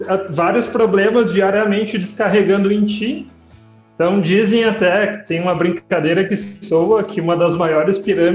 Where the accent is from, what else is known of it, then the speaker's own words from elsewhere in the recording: Santa Maria, Rio Grande do Sul, Brazil; now in Concórdia, Brazil; Eu sou natural de Santa Maria, no Rio Grande do Sul. Mas atualmente moro em Concórdia, Santa Catarina. Tenho 29 anos.